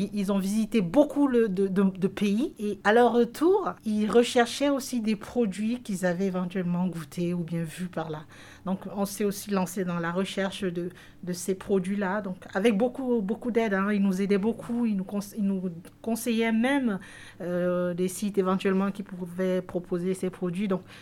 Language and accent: French; West, Cameroon; now in France; Je suis originaire du Cameroun, voilà, de l'ouest du Cameroun.